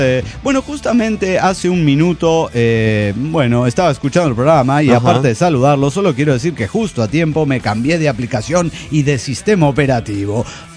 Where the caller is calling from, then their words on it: Chihuahua, Mexico; de Chihuahua, México.